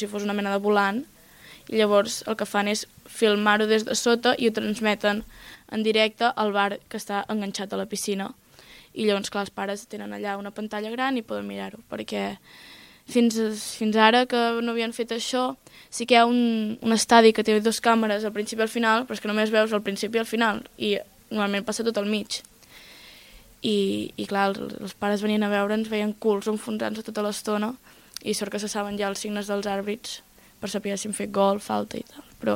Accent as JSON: {"language": "Catalan", "town": "Bellcaire d'Empordà", "region": "Catalonia", "country": "Spain", "said": "jo sóc de Bellcaire"}